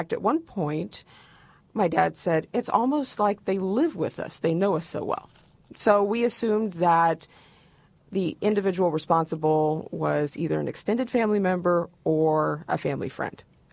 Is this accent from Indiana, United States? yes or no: yes; Portland, Indiana, United States; I grew up in Portland, Indiana, which is about 30 minutes northeast of Muncie, just a stone's throw away from the Ohio border.